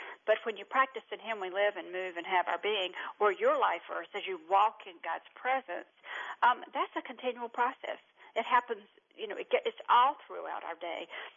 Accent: North Carolina, United States; also born or lived in New York; I was born in Eastern North Carolina. I know with this accent, you probably thought I was from New York or something, but Eastern North Carolina.

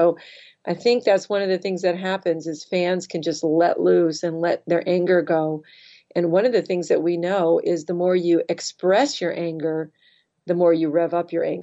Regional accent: Michigan, United States; I always said, look, I'm a Michigander. I grew up in Michigan.

